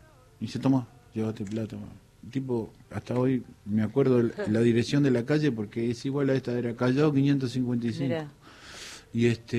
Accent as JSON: {"language": "Spanish", "country": "Uruguay", "moved": "as an adult", "said": "yo soy muy uruguayo."}